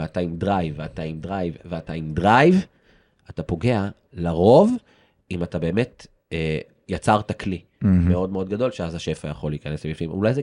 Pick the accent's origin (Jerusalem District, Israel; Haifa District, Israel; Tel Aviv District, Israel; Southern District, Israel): Jerusalem District, Israel; Jerusalem; אני ירושלמי שבאמת נהנה מהחומוס בפינתי בירושלים הכי הרבה שש, אני גר ברמב"ם מרכז, כן, אבל אני ירושלמי מנשמה.